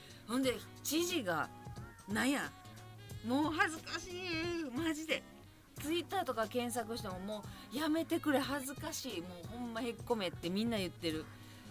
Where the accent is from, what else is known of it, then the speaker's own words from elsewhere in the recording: Hyogo, Japan; 我が地元兵庫県500人超え。